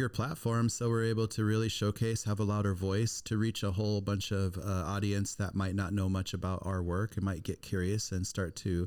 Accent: Pine Ridge Reservation, South Dakota, United States; And I just want to change the way things were when I grew up on Pine Ridge Reservation, where we didn't have access to healthy foods.

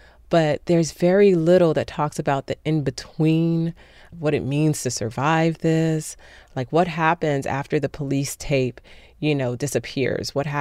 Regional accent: Miami, Florida, United States; I was born and raised here in Miami.

